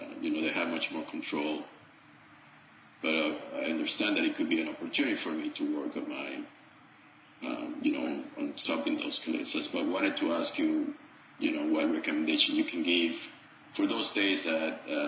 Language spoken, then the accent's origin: English; Dominican Republic; now in United States; I am from Dominican Republic, but I live in Texas.